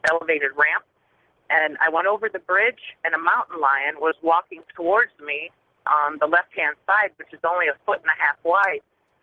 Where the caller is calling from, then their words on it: New York, United States; I can see why his woman ran away to where I'm at, New York.